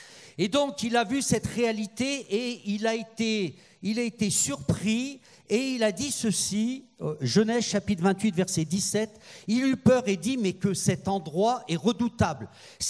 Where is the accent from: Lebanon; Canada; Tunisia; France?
France; en tant que Français, Français, Franco-Français